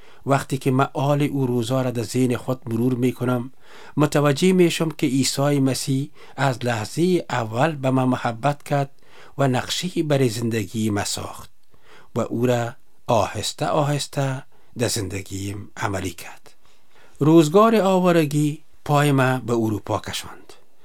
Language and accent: Persian; Kabul, Afghanistan; born there; ما در شهر کابل به دنیا آمدیم. پیش از اینکه به عیسی مسیح ایمان بیارم کدام هدفی در زندگی خود نداشتم.